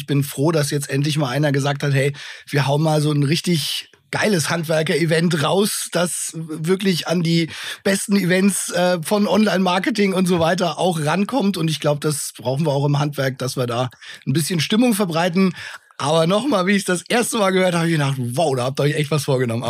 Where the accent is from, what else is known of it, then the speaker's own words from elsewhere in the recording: Nuremberg, Bavaria, Germany; als Nürnberger